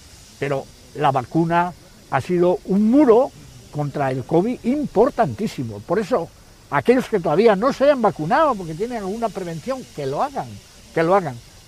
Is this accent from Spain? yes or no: yes; Spain; Que los malos somos los españoles.